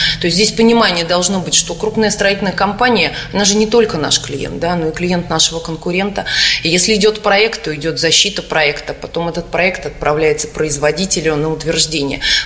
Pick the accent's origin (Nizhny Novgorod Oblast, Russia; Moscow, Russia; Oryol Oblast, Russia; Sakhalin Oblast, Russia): Moscow, Russia; born there; now in Moscow Oblast, Russia; Я родилась в Москве, мои родители родились в Москве, бабушка с дедушкой по папиной линии тоже родились в Москве. Но на текущий момент мы замкадыши